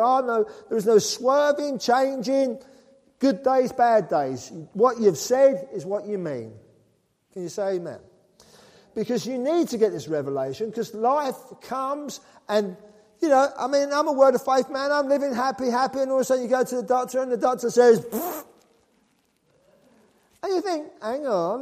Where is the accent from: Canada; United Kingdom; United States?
United Kingdom; England; I didn't say anything, I'm English.